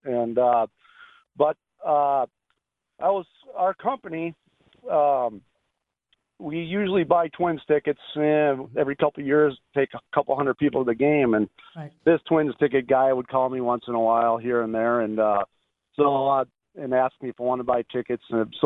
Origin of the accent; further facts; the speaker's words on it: Minneapolis, Minnesota, United States; Well, I'm from Minneapolis.